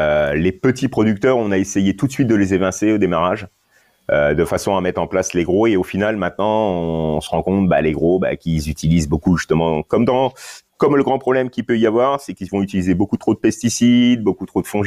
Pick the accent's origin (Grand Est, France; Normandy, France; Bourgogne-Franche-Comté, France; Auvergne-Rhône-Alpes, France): Grand Est, France; Je suis issu de la Champagne